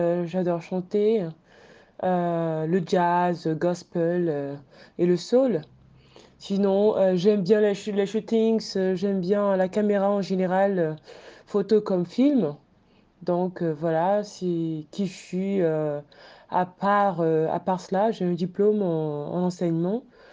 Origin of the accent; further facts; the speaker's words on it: Germany; voilà, je suis allemande d'origine togolaise.